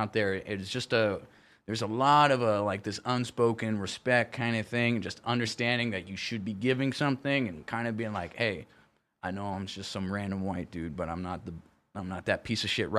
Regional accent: Las Vegas, Nevada, United States; he tells everybody I'm like a Chippendale because I'm from Vegas

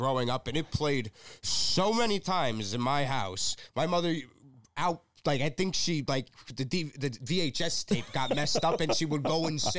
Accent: Belleville, New Jersey, United States; And I'm from Belleville

